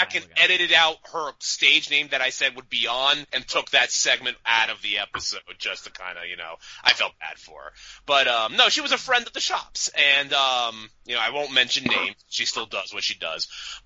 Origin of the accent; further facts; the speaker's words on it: United States; I am an American, damn it.